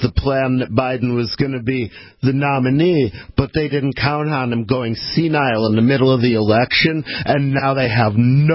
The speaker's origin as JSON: {"language": "English", "town": "Ann Arbor", "region": "Michigan", "country": "United States", "tie": "born or raised there", "said": "because I grew up in Ann Arbor, Michigan, which is a Big Ten town."}